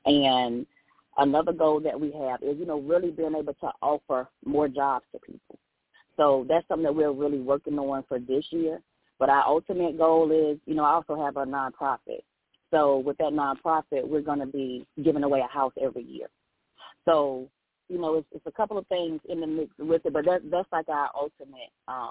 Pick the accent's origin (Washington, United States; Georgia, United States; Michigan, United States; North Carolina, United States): North Carolina, United States; Elizabeth City; now in Raleigh, United States; And so I'm originally from Elizabeth City. That's my hometown, so I got to shout them out. But I've been in the Raleigh area for over 20 years.